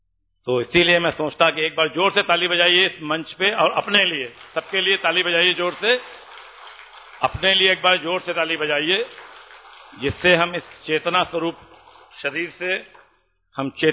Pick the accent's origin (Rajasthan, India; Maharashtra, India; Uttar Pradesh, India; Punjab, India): Uttar Pradesh, India; Ayodhya; मैं रामलला की भूमि से आता हूं, अयोध्या की रामलला की भूमि से हैं